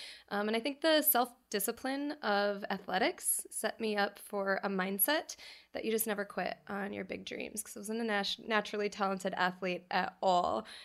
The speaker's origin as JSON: {"language": "English", "region": "North Dakota", "country": "United States", "said": "It feels like home. I'm from North Dakota in a small family farm, so everybody is extremely welcoming, and it just feels right."}